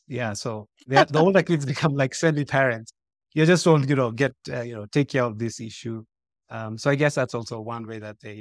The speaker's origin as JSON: {"language": "English", "region": "Nairobi", "country": "Kenya", "tie": "born or raised there", "said": "So I was born and raised in Nairobi, which is the capital city of Kenya. And I grew up in a place called Westlands, went to school in a place called Kileleshwa. I come from a very big family"}